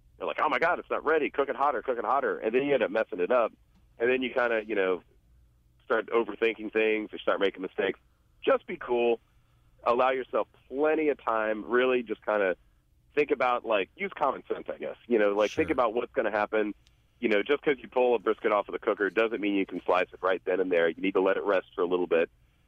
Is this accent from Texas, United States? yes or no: yes; Texas, United States; I think it's because I'm a Texan.